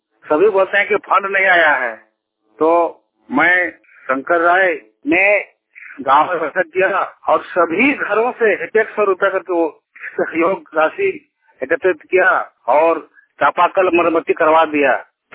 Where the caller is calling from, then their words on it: Pandgadiya, Jharkhand, India; ग्राम पंडगड़िया प्रखंड गोपी कांदर जिला दुमका।